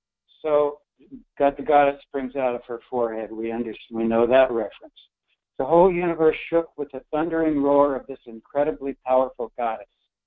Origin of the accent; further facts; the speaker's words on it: Dallas, Texas, United States; from Dallas.